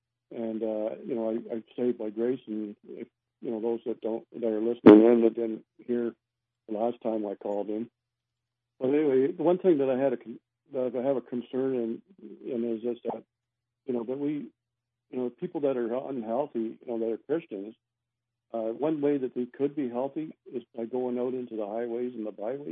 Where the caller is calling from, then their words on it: London, Ontario, Canada; I'm from London, Ontario.